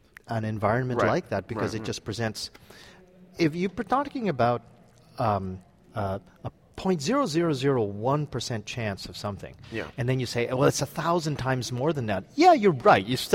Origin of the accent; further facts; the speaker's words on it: Canada; speaking as someone who actually, I grew up in Canada